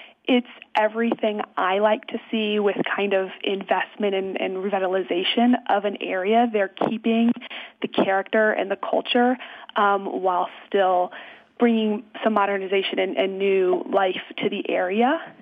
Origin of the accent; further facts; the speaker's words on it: Iowa, United States; I'm originally from Iowa, so it's kind of nice to get back to a little bit more of the central U.S. Heartland area and get back to my roots a little bit there.